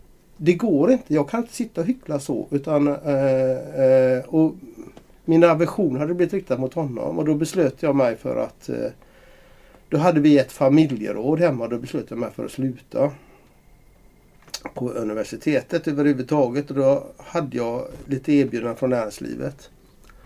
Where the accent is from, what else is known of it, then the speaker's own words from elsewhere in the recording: Gothenburg, Västra Götaland County, Sweden; accent: Gothenburg; jag värvades hit i Göteborg, och jag är ju göteborgare som alla hör.